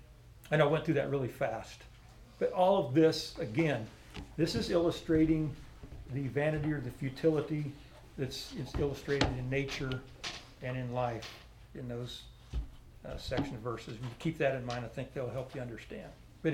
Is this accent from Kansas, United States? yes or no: yes; Kansas, United States; Now, we're from Kansas, land of the south wind, so we know this, right?